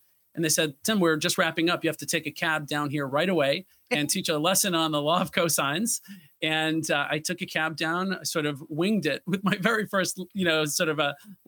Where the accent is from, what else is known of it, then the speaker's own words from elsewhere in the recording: New York City, New York, United States; I'd actually gotten into Stuyvesant as a kid growing up in New York City and then declined to go because I wanted to be an actor at the time.